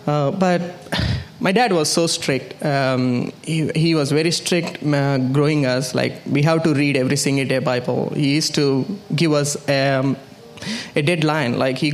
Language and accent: English; India; born there; I was born in India.